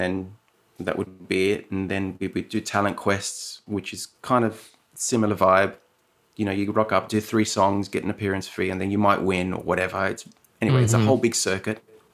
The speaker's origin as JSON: {"language": "English", "town": "Sydney", "region": "New South Wales", "country": "Australia", "tie": "born or raised there", "also_born_or_lived": "Chile", "said": "No, I was born in Chile. So the first 5 years of my life, yeah. And then I had my sixth birthday in Sydney, Australia."}